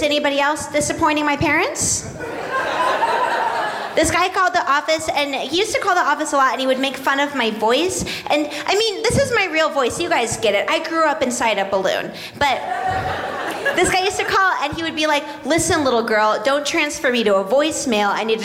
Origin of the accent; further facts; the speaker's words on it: Seattle, Washington, United States; I grew up in Seattle, Washington, which is the suicide capital of the universe.